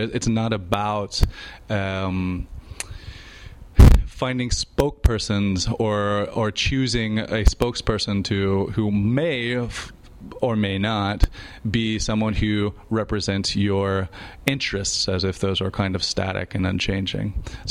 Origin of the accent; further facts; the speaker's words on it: Midwest, United States; I didn't actually grow up here on the West Coast. I grew up in the Midwest.